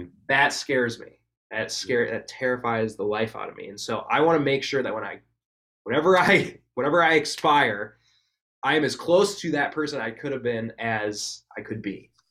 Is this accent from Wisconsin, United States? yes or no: yes; Wisconsin, United States; I mean, I was from Wisconsin too.